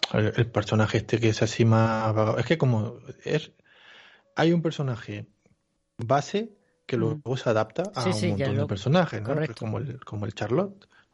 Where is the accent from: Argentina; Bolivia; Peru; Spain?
Bolivia; Yo en mi país, en Bolivia, la estábamos siguiendo, ¿no?